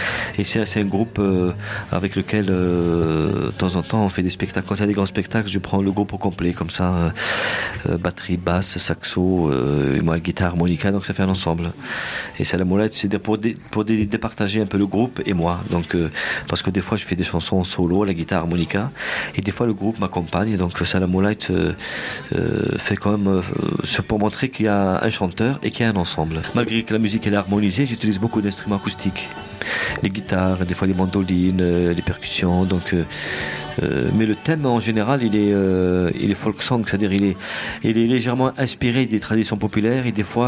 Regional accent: Kabylie, Algeria; parce que premièrement je suis kabyle

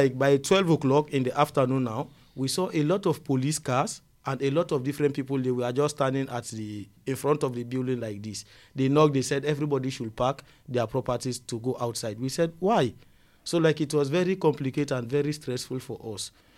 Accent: Sierra Leone; I come from Sierra Leone.

